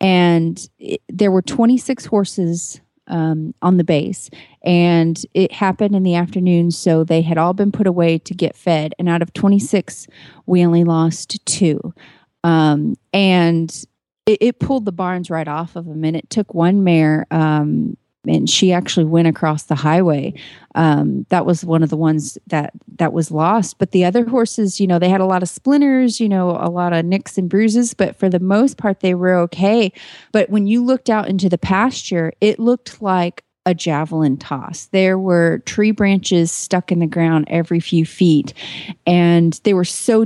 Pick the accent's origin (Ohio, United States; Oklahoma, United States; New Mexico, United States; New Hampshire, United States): Oklahoma, United States; Moore; I grew up in Moore, Oklahoma, which is the tornado alley capital